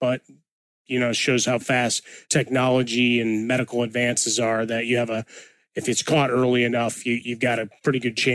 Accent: Chicago, Illinois, United States; I mean, growing up in Chicago, right? A lot of blue collar jobs, city workers, everything else.

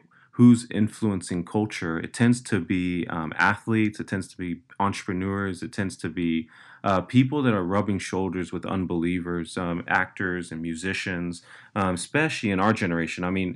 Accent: Dallas, Texas, United States; I mean, I'm from Dallas, Texas. I love that city. I used to want to move, but now I've really committed, planted roots.

